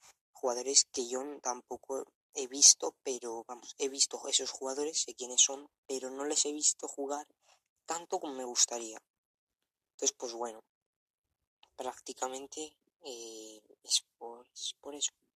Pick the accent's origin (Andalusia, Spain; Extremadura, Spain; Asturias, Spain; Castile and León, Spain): Castile and León, Spain; Valladolid; Yo soy de allí, soy de Valladolid y a mí me gusta como es, sinceramente.